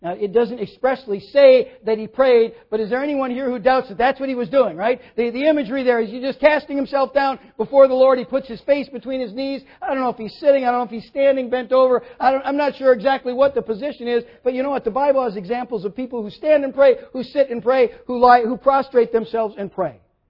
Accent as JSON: {"language": "English", "region": "Minnesota", "country": "United States", "tie": "born or raised there", "said": "I grew up in Minnesota. My dad was from South Dakota."}